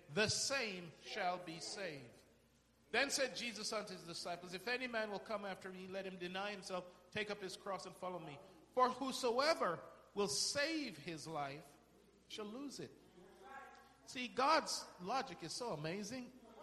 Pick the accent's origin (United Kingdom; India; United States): United Kingdom; England; because I grew up in England.